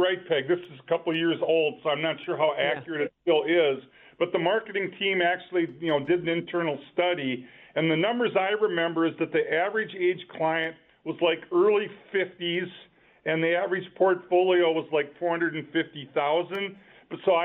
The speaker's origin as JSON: {"language": "English", "town": "Olivia", "region": "Minnesota", "country": "United States", "tie": "born or raised there", "said": "I grew up in Olivia."}